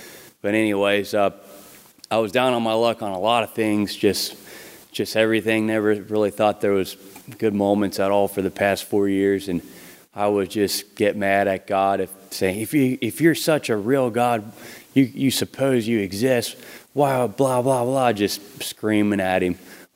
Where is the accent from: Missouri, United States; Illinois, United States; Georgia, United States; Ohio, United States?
Ohio, United States; Cincinnati; I'm from Cincinnati, Ohio. I was raised in church my whole life.